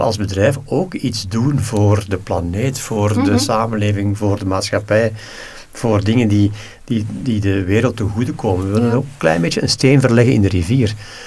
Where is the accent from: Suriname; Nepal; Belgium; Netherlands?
Belgium; Flanders; Vlaamse aard, onze dicht bij de mensen staan.